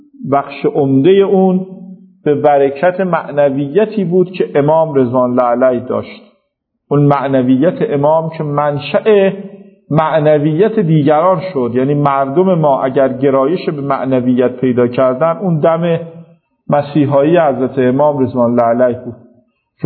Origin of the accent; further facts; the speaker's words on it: Iran; born there; فکر می کردم که چرا من توی این کشور تو این زمان متولد شدم.